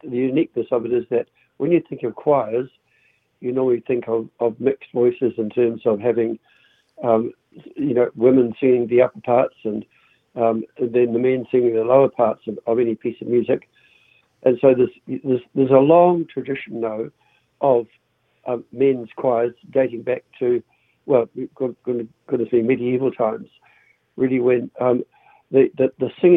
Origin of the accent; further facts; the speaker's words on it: Dunedin, Otago, New Zealand; I remember growing up in Dunedin and there being 4 or 5 brass bands, and now there's 2.